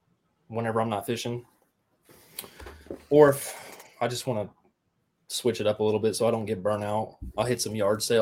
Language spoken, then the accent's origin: English; Riverside, Ohio, United States; I grew up in Riverside, Ohio. I know that's not a very exciting one, but Riverside.